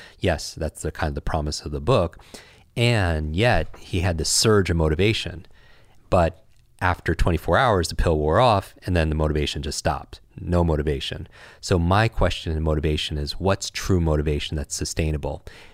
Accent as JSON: {"language": "English", "region": "Northeast", "country": "United States", "tie": "born or raised there", "said": "I grew up in the Northeast."}